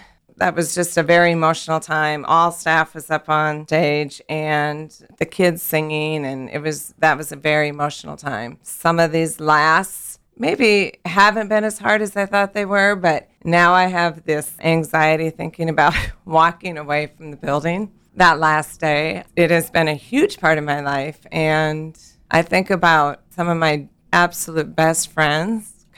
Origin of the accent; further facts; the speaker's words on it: Beresford, South Dakota, United States; No, I went to school in Beresford, South Dakota.